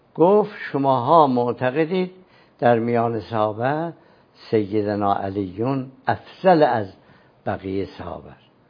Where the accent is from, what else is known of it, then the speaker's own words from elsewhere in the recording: Iran; خیال میکرد من افغانستانیم. گفت من این انت، تو از کجایی؟ کسی که کم بیاره بحث رو عوض میکنه، یه بحث جدید میاره. به من گفت من این، از کجایی؟ گفتم من ایران.